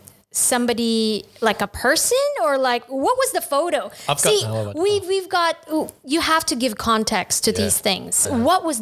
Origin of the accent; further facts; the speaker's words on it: Philippines; I'm Filipino, so I'm always good to have a nice lab of pork done in any way in me for sure.